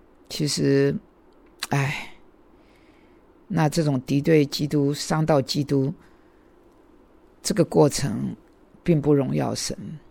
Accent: United States; 我觉得意大利的披萨不合适我们美国人来吃

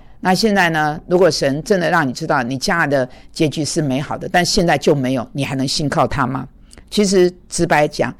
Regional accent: Kaohsiung, Taiwan; 因为我是高雄人啊、

